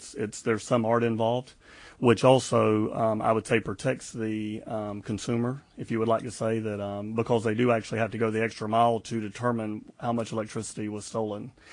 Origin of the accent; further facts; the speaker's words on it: Trilby, Florida, United States; Is this because I'm from Trilby?